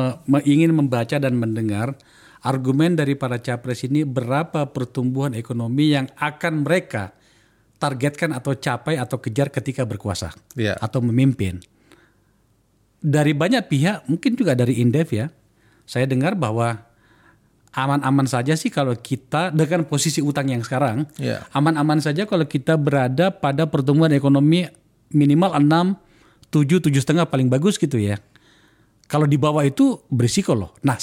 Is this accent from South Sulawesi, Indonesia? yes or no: yes; South Sulawesi, Indonesia; Setidaknya di daerah, di kampung saya di Sulawesi Selatan, di 2 kabupaten, salah satunya di Kabupaten Bone itu